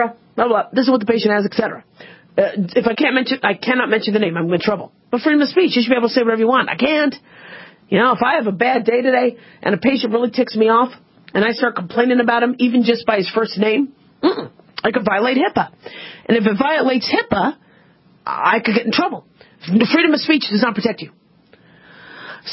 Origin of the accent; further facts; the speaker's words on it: United States; born there; even though I was born in America, I'm a U.S. citizen